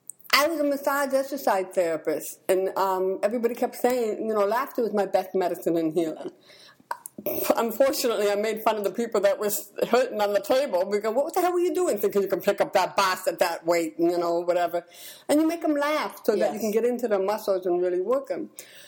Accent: Beverly, Illinois, United States; born there; I was born in Beverly, Illinois, in the Air Force.

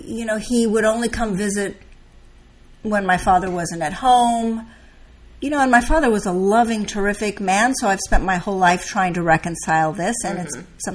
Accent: Orinda, California, United States; I grew up in Orinda.

